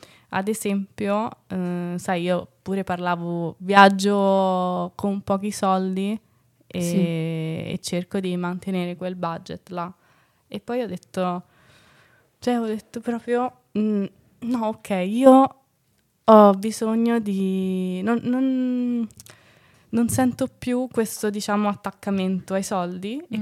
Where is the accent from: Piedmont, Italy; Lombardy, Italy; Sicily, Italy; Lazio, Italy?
Lazio, Italy; Rome; anche se sono di Roma, ma Garbatella è tanto paese, è sempre stato tanto paese, adesso è cambiata, invece sta cambiando